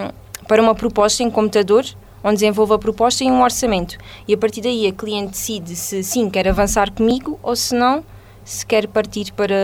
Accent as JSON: {"language": "Portuguese", "region": "Alentejo", "country": "Portugal", "said": "a melhor decisão mesmo foi voltar para o Alentejo e criar o meu negócio aqui, porque é daqui que eu sou e sempre tive orgulho em dizer que sou do Alentejo"}